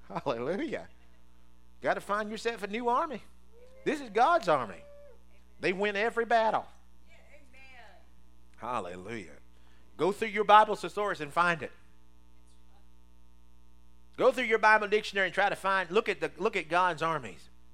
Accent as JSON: {"language": "English", "region": "Maryland", "country": "United States", "said": "I'm from Maryland, and we have crab broils."}